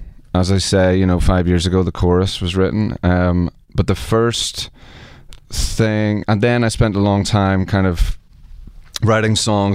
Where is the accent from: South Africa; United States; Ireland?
Ireland; I'm an Irish drinker, you know. It's a big, big difference. I don't think there are any official alcoholics in Ireland. We just drink a lot.